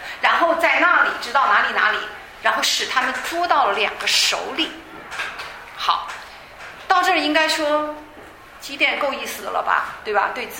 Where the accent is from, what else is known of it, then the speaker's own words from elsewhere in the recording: China; 像我们中国人看，尤其翻译成中文不知道什么意思